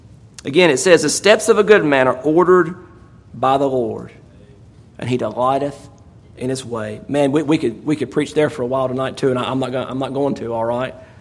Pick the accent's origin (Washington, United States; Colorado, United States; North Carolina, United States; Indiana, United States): North Carolina, United States; I'm a nobody from Stokes County, all right?